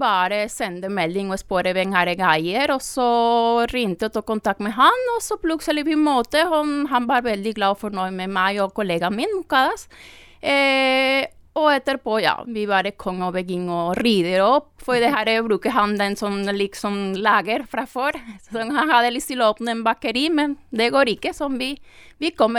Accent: Venezuela; first language Spanish; Norwegian is a second language; now in Norway; Ja, jeg kommer fra Venezuela. Venezuela, vi prater spansk.

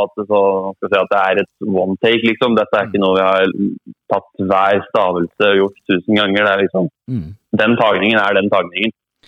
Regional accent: Gjøvik, Innlandet, Norway; Jeg kommer fra Bybroa. Nei, Gjøviks beste vestkant, som jeg kaller det. Veldig koselig liten plass.

